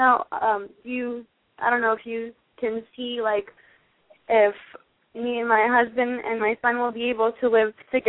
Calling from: New Port Richey, Florida, United States; I'm calling from Newport Richey, Florida.

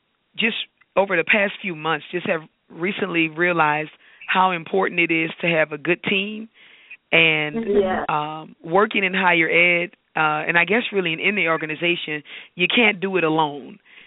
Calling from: New Orleans, Louisiana, United States; I'm calling from Mid-City in New Orleans.

